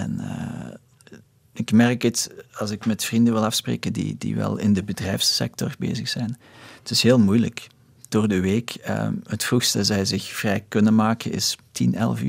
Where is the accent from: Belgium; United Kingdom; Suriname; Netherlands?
Belgium; Overpelt, Flanders; now in Tokyo, Japan; zo hetzelfde als waar ik opgroeide in Limburg, in Overpelt.